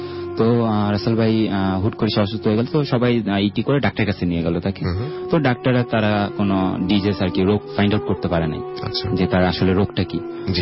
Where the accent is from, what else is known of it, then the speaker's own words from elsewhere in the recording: Narayanganj, Dhaka Division, Bangladesh; নারায়ণগঞ্জ ফতুল্লা লালপুর থেকে এসেছি।